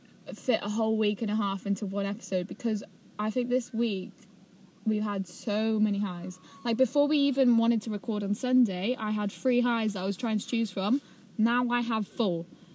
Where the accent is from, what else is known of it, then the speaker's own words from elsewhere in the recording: Brazil; It gave me so many flashbacks to, like, my childhood, because I grew up in Brazil and the rainforest there was incredible.